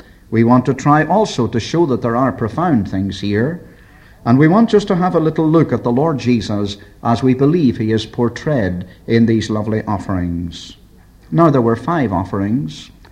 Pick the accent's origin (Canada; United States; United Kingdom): United Kingdom; Belfast, Northern Ireland; I was walking down a fairly main street one day in my hometown of Belfast